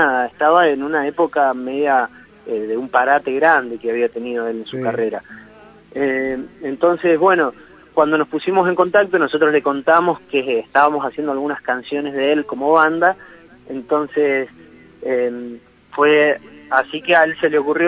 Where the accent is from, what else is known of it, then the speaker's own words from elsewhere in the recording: Mendoza, Argentina; now in El Chaltén, Argentina; yo soy de Mendoza, el guitarrista es de San Juan, todos vivimos en Chalten hace muchos años